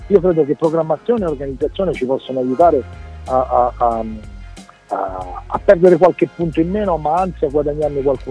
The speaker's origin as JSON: {"language": "Italian", "town": "Taranto", "region": "Apulia", "country": "Italy", "said": "io da Tarantino ero ragazzino, avevo 14 anni"}